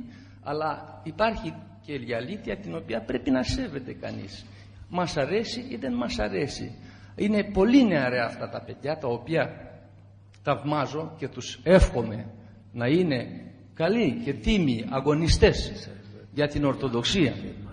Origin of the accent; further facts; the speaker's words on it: Romania; Εφόσον έρχομαι και εγώ από την Ρουμανία, έχω να κάνω μερικούς σχολιασμούς.